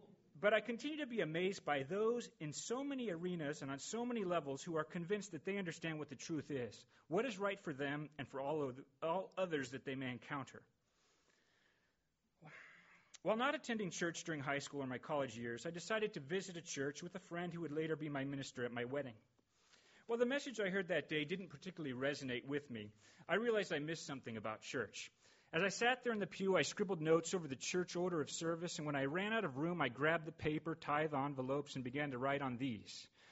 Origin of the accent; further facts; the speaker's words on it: California, United States; I grew up here in the Bay Area in the Christian faith, in a church community with conservative Christian values.